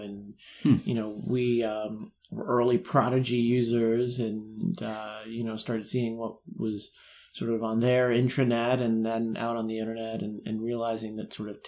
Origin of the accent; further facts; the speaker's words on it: Brooklyn, New York, United States; Sure. So I grew up in New York. Mm-hmm. I grew up in Bensonhurst out in Brooklyn.